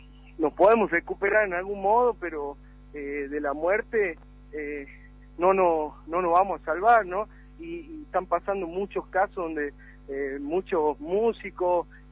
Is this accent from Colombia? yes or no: no; Jujuy, Argentina; En el caso, yo vengo de Jujuy